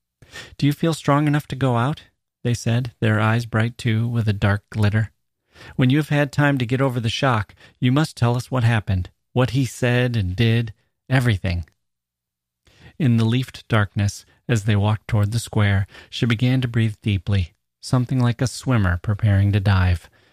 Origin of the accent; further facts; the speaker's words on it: the North, United States; So, like I said, I grew up in the North. No lynchings up there.